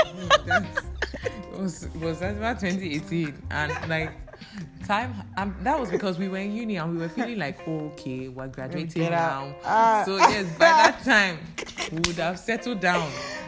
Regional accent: Nigeria; what advantages do we actually even have as Nigerian youths? Zero.

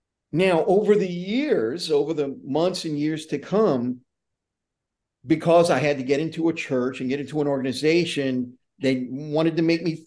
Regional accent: New Orleans, Louisiana, United States; But I am from New Orleans. I live right outside of New Orleans in a suburb called Metairie, which is a heavily populated area that most people who are familiar with New Orleans, they know Metairie. We're right next door. So I was born and raised here.

